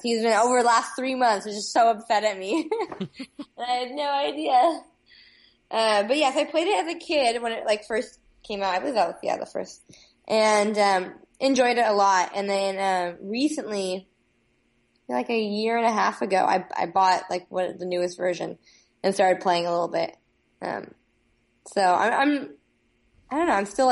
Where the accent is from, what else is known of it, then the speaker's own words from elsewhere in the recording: Palo Alto, California, United States; So I'm from the Bay Area. Mm-hmm. I'm from Palo Alto.